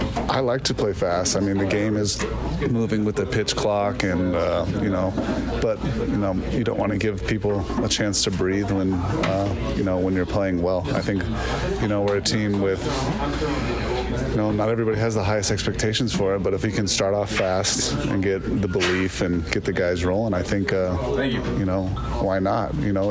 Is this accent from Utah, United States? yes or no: no; Las Vegas, Nevada, United States; Born and raised in Vegas.